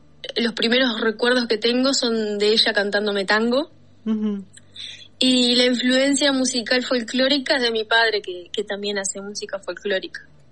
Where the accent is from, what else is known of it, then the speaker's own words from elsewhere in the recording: Tambores, Tacuarembó, Uruguay; moved away as an adult; now in Montevideo, Uruguay; Yo soy oriunda de Tacuarembó, ciudad, pero toda mi infancia fue en Tambores, que es un pequeño pueblito, uh-huh. Ni siquiera pueblito, es villa, sí. Que de un lado de la calle es Paysandú y cruzando la calle es Tacuarembó.